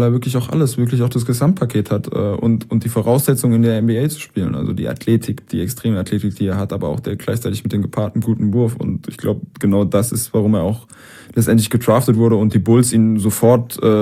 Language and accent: German; Heidelberg, Baden-Württemberg, Germany; wir sind beide Heidelberger, wir kennen uns schon ewig.